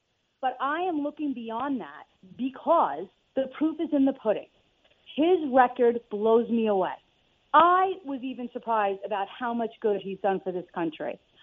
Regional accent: New York, United States; And I'm a New Yorker, and I was like, oh, I don't know about that.

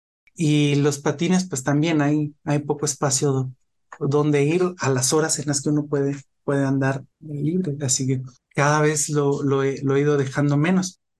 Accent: Guatemala; moved away; cuando yo salí de Guatemala, en mi casa se quedaron libros y cosas y todo

